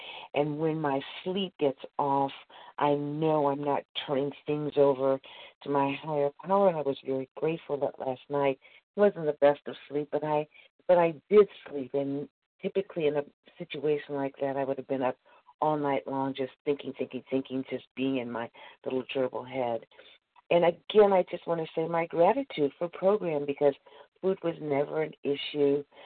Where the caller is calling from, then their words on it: Missouri, United States; I'm calling from Missouri.